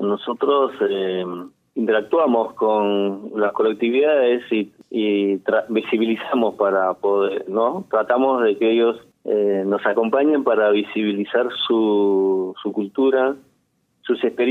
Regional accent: Ayacucho, Peru; now in Buenos Aires, Argentina; Yo, peruano, nacido en una comunidad andina. No sé, para tener una idea y tenga una referencia, les digo que vengo de un pueblo cerca de la Pampa de la Quinua

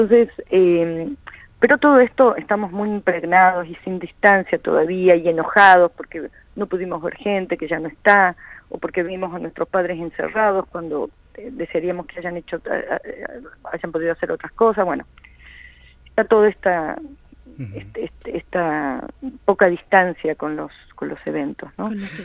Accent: Salta, Argentina; desde el día que me fui de Salta sabía que quería volver a Salta a vivir, y lo pude hacer en noviembre del 2019

